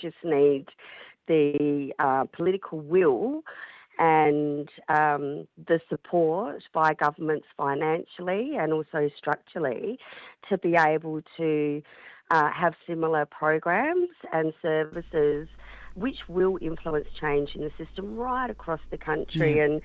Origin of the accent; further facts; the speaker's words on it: South Australia, Australia; if I was ever going to leave my home country in South Australia, I would like to come up here.